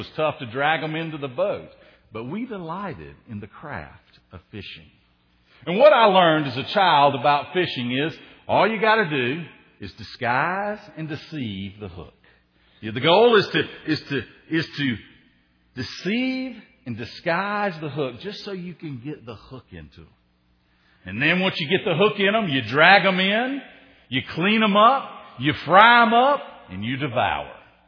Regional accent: Tennessee, United States; accent: Tennessee; I grew up on the Tennessee River, so if you're new, that's the part of the accent that you're missing there, that Tennessee boy that still lives somewhere within me. I love the Tennessee Valley

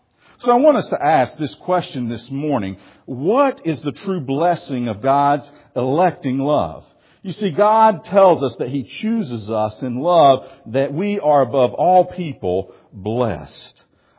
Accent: Tennessee, United States; my wife and I got to go back to my hometown, and we got to, whenever I take my family home, they have to do the little circuit with me. The old homestead, the elementary school, the junior high, the high school, all the things that I grew up.

